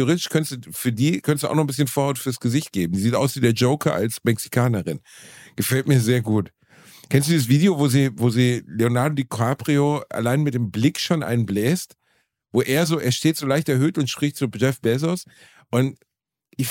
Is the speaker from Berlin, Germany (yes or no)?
no; Gelsenkirchen, North Rhine-Westphalia, Germany; born or raised there